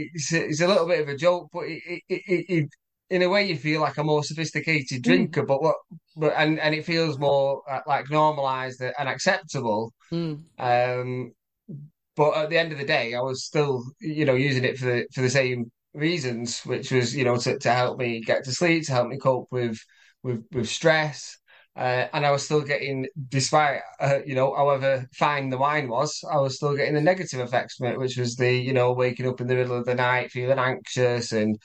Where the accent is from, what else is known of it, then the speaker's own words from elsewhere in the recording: Manchester, North West England, United Kingdom; I'm from Manchester.